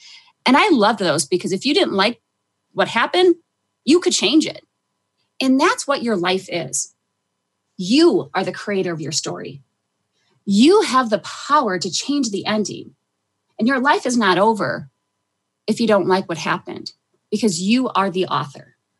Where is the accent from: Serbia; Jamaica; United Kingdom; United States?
United States; Midwest; I'm a Midwesterner, not loving being a Midwesterner right now with all the snow that we've been getting.